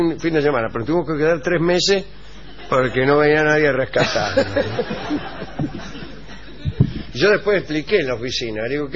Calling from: Santiago, Santiago Metropolitan Region, Chile; de Santiago de Chile.

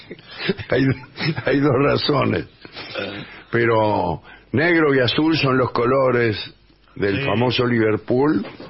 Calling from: Córdoba, Argentina; de Córdoba.

